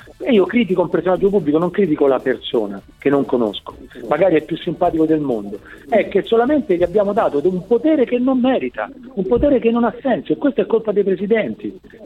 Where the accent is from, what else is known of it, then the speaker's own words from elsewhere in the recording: Milan, Lombardy, Italy; e sono di Milano e conosco bene la situazione.